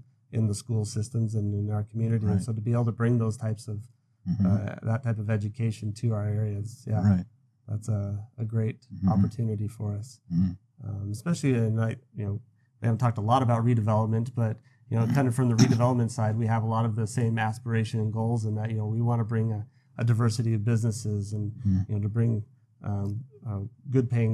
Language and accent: English; Nevada, United States; You know, I grew up in the Valley, but here in Henderson, I'm new to Henderson